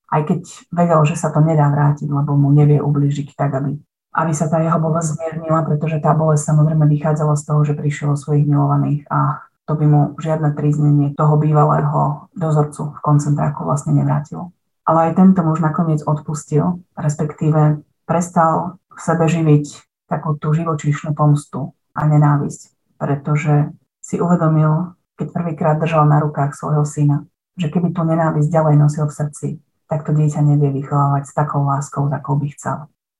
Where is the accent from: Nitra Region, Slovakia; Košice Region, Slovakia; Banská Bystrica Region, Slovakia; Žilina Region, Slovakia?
Banská Bystrica Region, Slovakia; Lučenec; Ona je rovnako ako ja rodáčka z Lučenca.